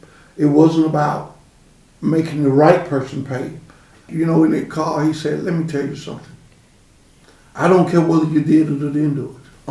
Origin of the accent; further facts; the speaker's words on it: Alabama, United States; Well, growing up in Alabama, I had the privilege of, I call it living a great life.